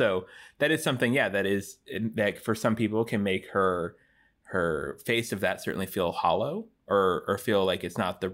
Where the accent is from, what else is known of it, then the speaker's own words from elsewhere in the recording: Washington, United States; went to one of his concerts, actually, when he was playing near my hometown of Washington.